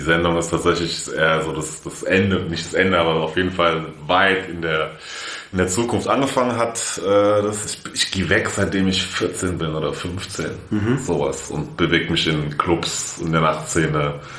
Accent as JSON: {"language": "German", "town": "Frankfurt", "region": "Hesse", "country": "Germany", "tie": "born or raised there", "said": "Ich bin in Frankfurt groß geworden, das heißt, ich habe sowieso Kontakt mit ganz vielen Persönlichkeiten und Menschen aller Couleur schon immer gehabt quasi."}